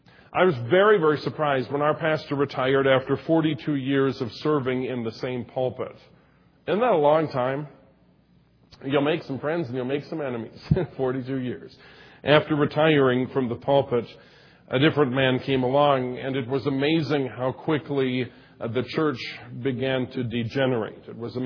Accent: Minnesota, United States; I was from Minnesota, but I wanted to try something different.

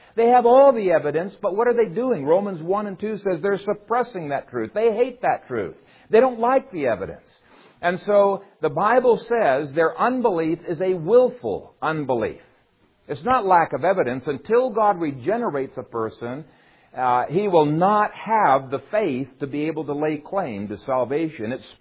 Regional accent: Ethiopia; In the country we grew up in Ethiopia

